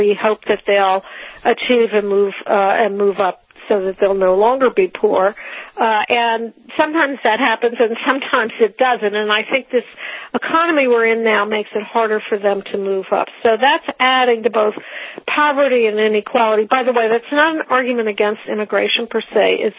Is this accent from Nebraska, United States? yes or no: no; New York, United States; upstate New York is on my mind because I'm from New York